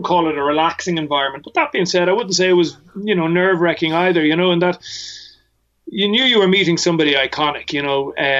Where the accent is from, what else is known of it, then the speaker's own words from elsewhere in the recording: Ireland; And so when you go in as an Irish man and stand in the middle of the garden and belt out the national anthem, they go ballistic.